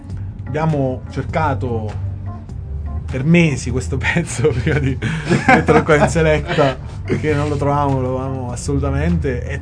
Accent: Campania, Italy; un comune vicino alle mie parti, diciamo così, provincia di Salerno

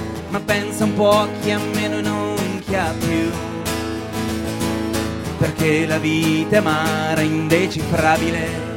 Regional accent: Orvieto, Umbria, Italy; perché io poi vengo da Orvieto, che è un posto che ha le sue problematiche.

